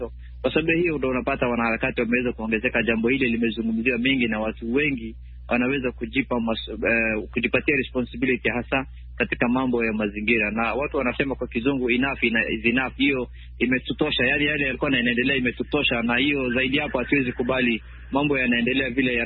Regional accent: Kenya; Mimi kama Mkenya nina matarajio

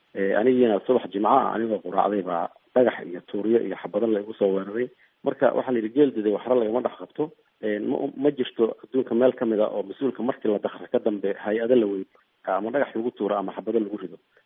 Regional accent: Garbahaarey, Gedo, Somalia; born there; anigu garbaharay baan ku dhashay oo ka imid

